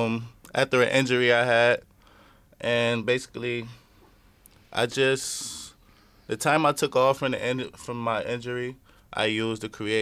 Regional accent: Rochester, New York, United States; Eastside Rochester, New York.

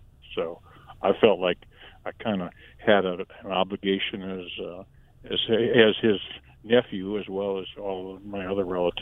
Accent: Gettysburg, South Dakota, United States; Joe Thorne, was actually an acquaintance of mine as I was a little kid growing up in Gettysburg.

